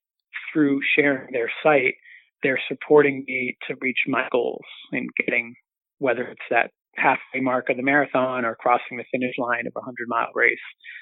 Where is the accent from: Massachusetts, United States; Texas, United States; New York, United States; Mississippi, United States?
Massachusetts, United States; Boston; my guides from the Boston area. So that's, for the most part, the only race I've traveled to with my hometown guides.